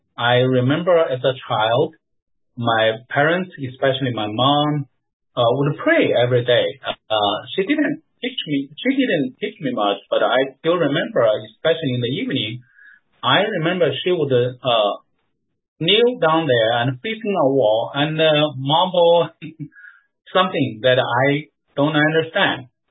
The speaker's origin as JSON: {"language": "English", "country": "China", "tie": "born or raised there", "second_language": "English", "moved": "yes", "said": "I grew up in China during the Cultural Revolution, even near the end of it, but still, you know, the education in the schools was atheistic."}